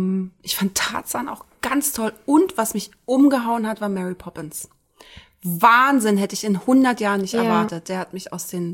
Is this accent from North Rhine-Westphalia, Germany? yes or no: no; Berlin, Germany; Ich war schon immer in Berlin.